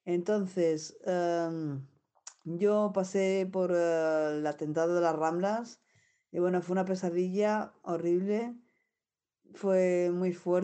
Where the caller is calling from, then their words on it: Barcelona, Catalonia, Spain; de Radio Nicosia, desde Barcelona.